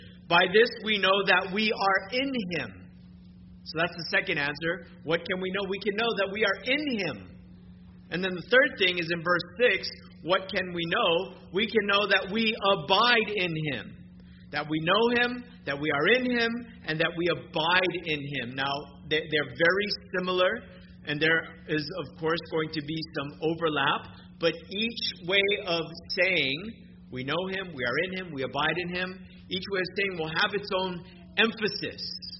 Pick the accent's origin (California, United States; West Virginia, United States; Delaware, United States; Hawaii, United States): Hawaii, United States; because I was from Hawaii